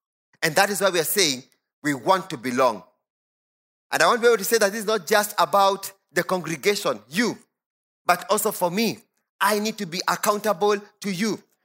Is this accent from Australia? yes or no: no; Kenya; And we all here are, hopefully, yes, quite a number, are Kenyans.